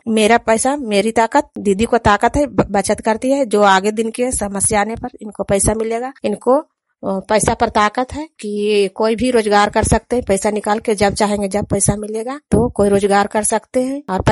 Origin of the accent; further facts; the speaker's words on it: Bihar, India; ग्राम हगनपुरा, पंचायत बारा, प्रखंड नूरसराय, मैं ललांदा जिला की निवासी हूँ।